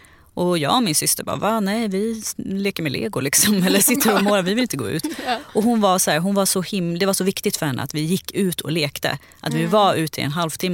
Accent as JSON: {"language": "Swedish", "town": "Sandviken", "region": "Gävleborg County", "country": "Sweden", "tie": "born there", "also_born_or_lived": "Stockholm", "said": "för jag är född i Sandviken utanför Gävle. Men sen när vi flyttade till Stockholm så började min pappa köra nattaxi."}